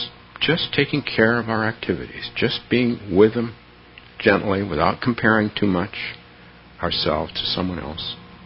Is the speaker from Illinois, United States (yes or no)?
no; San Francisco, California, United States; Excuse me, I'm from San Francisco